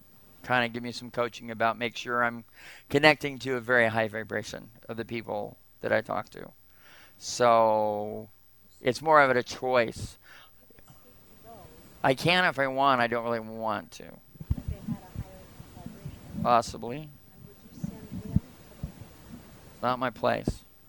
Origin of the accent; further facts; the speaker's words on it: Temple City, California, United States; also born or lived in Los Angeles; As a really young child, moved from Los Angeles to the San Gabriel Valley, and I grew up in the San Gabriel Temple City area.